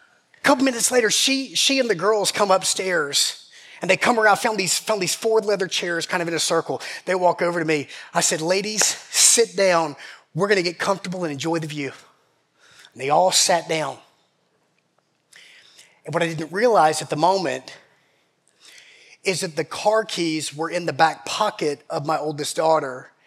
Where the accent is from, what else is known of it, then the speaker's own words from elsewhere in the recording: Georgia, United States; sorry, I'm from Georgia. I don't even know what that means.